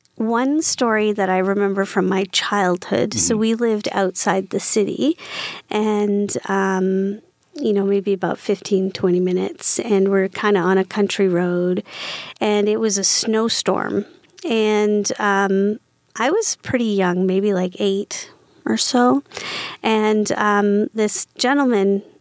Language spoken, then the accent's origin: English; East Coast, Canada; Well, I'm from the East Coast. of Canada.